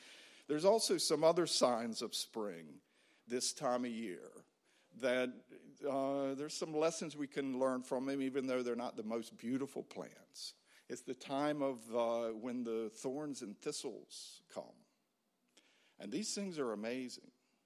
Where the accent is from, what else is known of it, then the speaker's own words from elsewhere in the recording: North Carolina, United States; I come from the Outer Banks of North Carolina, on the coast of North Carolina, where I love the seasons